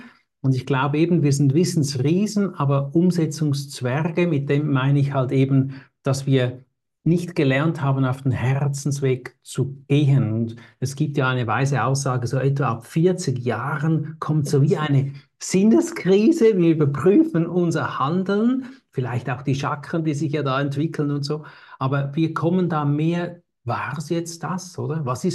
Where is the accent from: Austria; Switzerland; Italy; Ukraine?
Switzerland; Ja, ich komme aus der Schweiz, vielleicht hört man das ja auch in der Stimme.